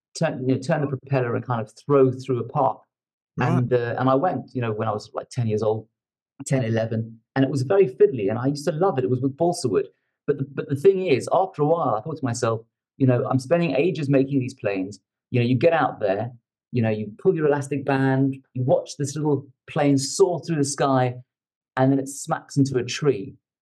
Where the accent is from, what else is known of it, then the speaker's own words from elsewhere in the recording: South Africa; And so I grew up in South Africa.